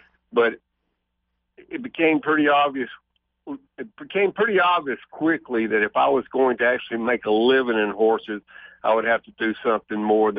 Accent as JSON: {"language": "English", "region": "Alabama", "country": "United States", "tie": "born or raised there", "said": "I grew up down in Alabama. Truthfully, I lived in the northwest corner, and if I had wanted a racing form, I would have had to drive 2.5 hours to Birmingham."}